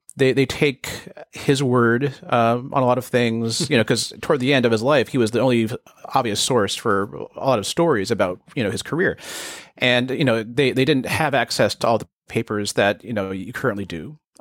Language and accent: English; California, United States; So I grew up in the Bay Area, and I discovered him through the Whole Earth Catalog